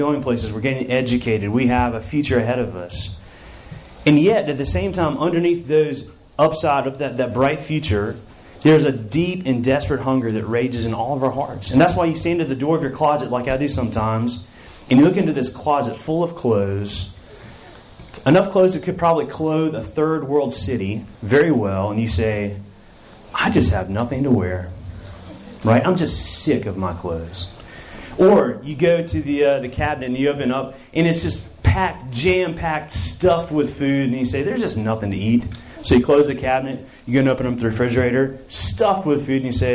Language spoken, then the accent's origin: English; Chattanooga, Tennessee, United States; the Crystal Square Off in my hometown of Chattanooga, Tennessee